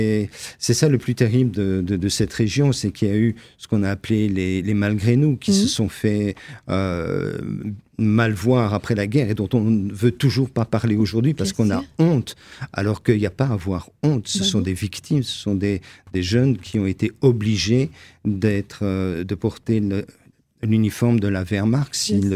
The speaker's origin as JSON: {"language": "French", "region": "Brussels", "country": "Belgium", "lives_now": "Metz, France", "said": "Alors, je ne suis pas messin, je ne suis même pas lorrain, je suis bruxellois d'origine."}